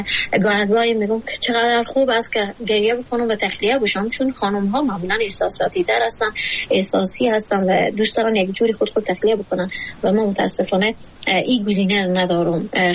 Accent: Afghanistan

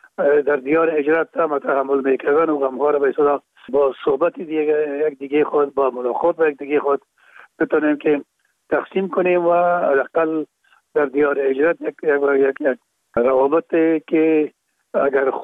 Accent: Kabul, Afghanistan; پدر ما باز از زرکه خانه به شهید انتقال شدن. اونجا در شهید کابل به دنیا آمده و اونجا مکتب خواندیم تا زمانی که تا صنف 12 را که در مکاتب ابتدایی خواندیم.

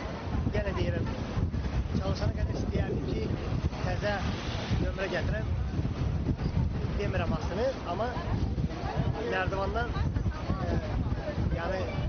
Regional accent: Russia; Sovetski Soyuz vaxtında elədi ki, atam anam köçüblə, ailəmiz köçüb Rusiyada böyümüşəm mən uşaqlıqdan.

